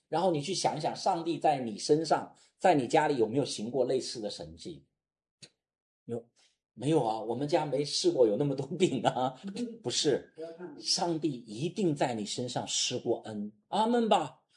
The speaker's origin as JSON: {"language": "Chinese", "country": "China", "said": "我们中国人是很抠的"}